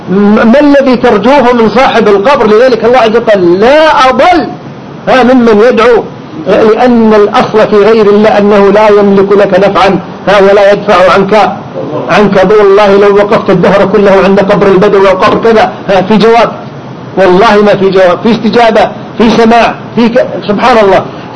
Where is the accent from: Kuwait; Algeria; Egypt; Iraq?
Kuwait; وحتى عندنا في الكويت الآن صار الناس يدعون إليها